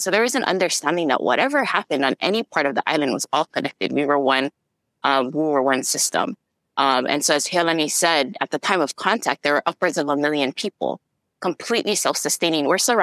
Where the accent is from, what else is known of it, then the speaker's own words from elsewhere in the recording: Kaneohe, Hawaii, United States; Like, I grew up in Kaneohe.